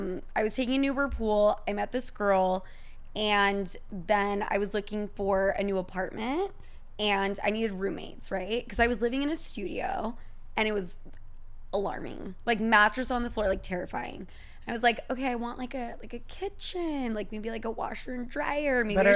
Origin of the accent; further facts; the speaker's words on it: Utah, United States; Like, I grew up in Utah, which is very conservative, and a lot of Mormons live there.